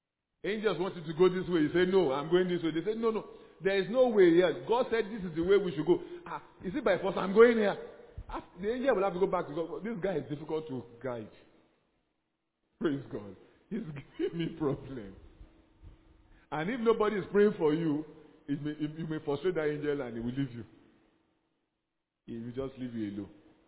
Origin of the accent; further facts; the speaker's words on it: Nigeria; I'm a Nigerian, you know.